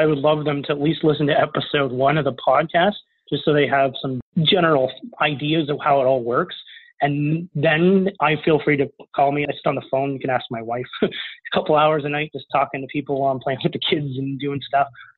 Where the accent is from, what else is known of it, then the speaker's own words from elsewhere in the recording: Canada; which is really the system to use as a Canadian